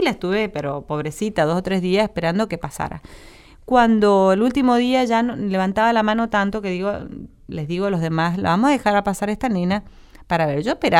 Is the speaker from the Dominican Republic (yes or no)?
no; Argentina; somos argentinos